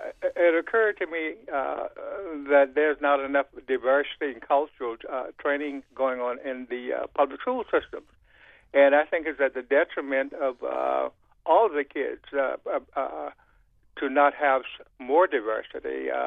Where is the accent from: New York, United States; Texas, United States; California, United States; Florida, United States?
Texas, United States; now in New Hampshire, United States; We came here from Texas in 1981.